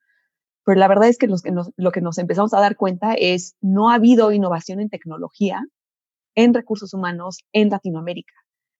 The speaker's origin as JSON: {"language": "Spanish", "country": "Mexico", "said": "soy ingeniera química mexicana."}